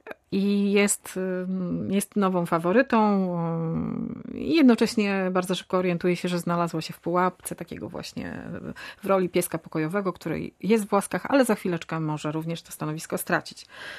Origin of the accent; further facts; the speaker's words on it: West Pomeranian Voivodeship, Poland; Jestem z Pomorza Zachodniego